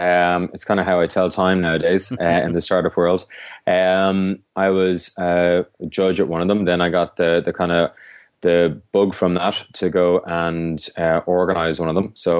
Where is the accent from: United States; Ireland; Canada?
Ireland; as Irish people, we're great storytellers